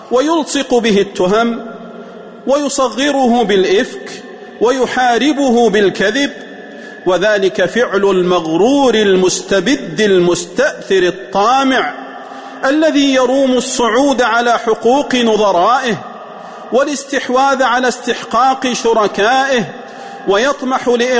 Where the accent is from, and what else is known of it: Saudi Arabia